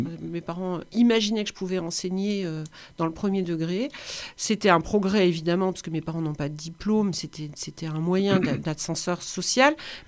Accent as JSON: {"language": "French", "region": "Bourgogne-Franche-Comté", "country": "France", "tie": "born there", "said": "Alors c'est vrai aussi que je suis née dans le Jura et que c'est aussi une terre d'immigration."}